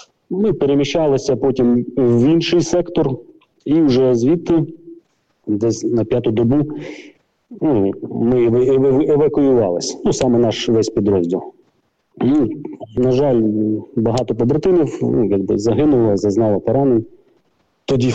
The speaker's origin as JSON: {"language": "Ukrainian", "town": "Kherson", "region": "Kherson Oblast", "country": "Ukraine", "moved": "as an adult", "said": "я сам з Херсона, з міста Героя Херсон."}